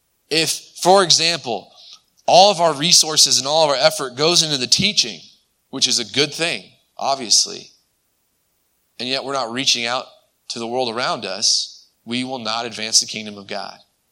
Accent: Hayward, California, United States; born there; But you can tell now. I was born in Hayward. I was raised in this church.

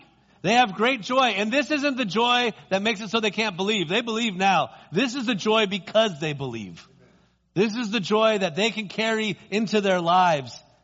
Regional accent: United States; I mean, I'm just an American who's got, you know, I can afford to live in the Bay Area

